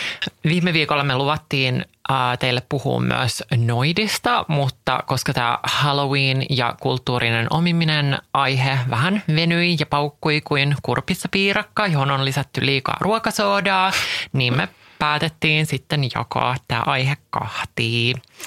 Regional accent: Nummela, Uusimaa, Finland; kerran kierrättiin Nummelassa, mistä mä oon siis kotoisin

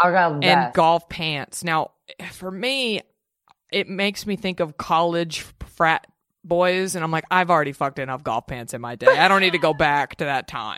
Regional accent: Dallas, Texas, United States; born or raised there

